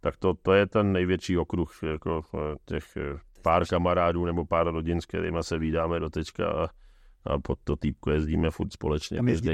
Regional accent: Prague, Czechia; tak já jsem vyrůstal v Dejvicích

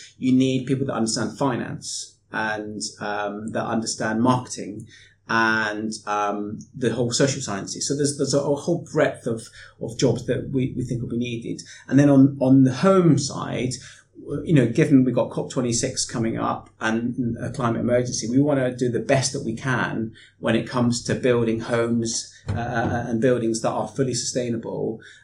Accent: Scotland, United Kingdom; moved away as an adult; now in Cheltenham, United Kingdom; studied electronic engineering up in Scotland, where I'm from. You can probably hear a little bit of my accent. And I came down to Cheltenham as a new graduate to work for government as an engineer.

